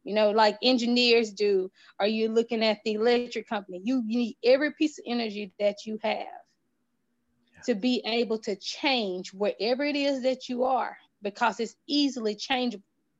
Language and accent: English; Mississippi, United States; I'm from Mississippi. I'm a Southern girl. I talk to people.